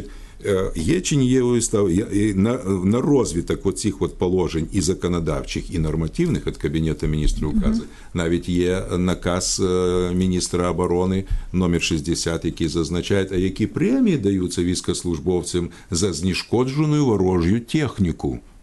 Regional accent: Odesa, Odesa Oblast, Ukraine; як у нас в Одесі кажуть, це дві великі відмінності

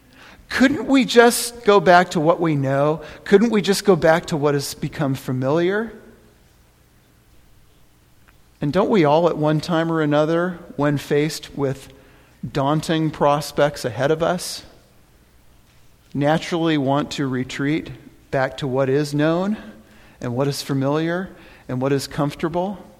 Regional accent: California, United States; Unprecedented destruction by fires in my home state of California.

